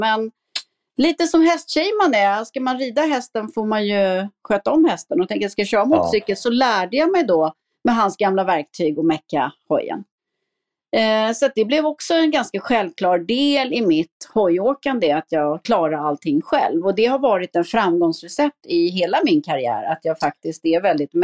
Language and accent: Swedish; Täby, Stockholm County, Sweden; jag är född uppvuxen i Täby, precis bredvid Täby Galopp.